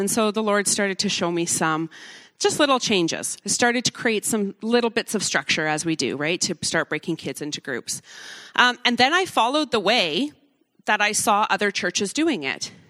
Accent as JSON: {"language": "English", "town": "Cranbrook", "region": "British Columbia", "country": "Canada", "said": "I'm from Cranbrook, BC."}